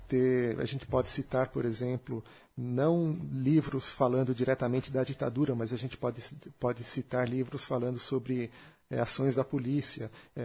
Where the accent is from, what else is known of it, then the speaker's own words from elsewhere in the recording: São Paulo, Brazil; Como eu sou do ABC, eu participava muito dos movimentos operários lá